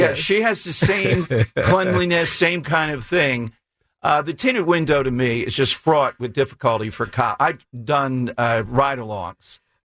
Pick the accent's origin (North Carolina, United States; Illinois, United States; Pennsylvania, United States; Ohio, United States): Pennsylvania, United States; Philadelphia; And, I grew up in South Philly.